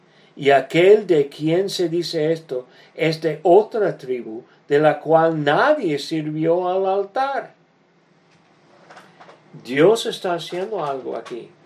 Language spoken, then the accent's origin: Spanish; Iowa, United States; born there; Y por eso nací en Iowa, el estado donde estuvieron ellos.